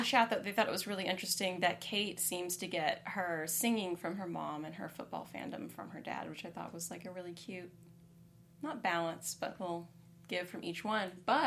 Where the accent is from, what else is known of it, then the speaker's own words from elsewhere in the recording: California, United States; born there; And then I was born in California, so I don't know.